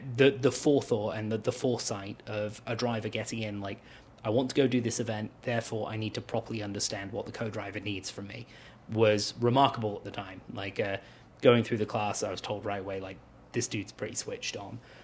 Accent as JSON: {"language": "English", "region": "England", "country": "United Kingdom", "said": "As an English person, it's my right to make an abomination of the French language."}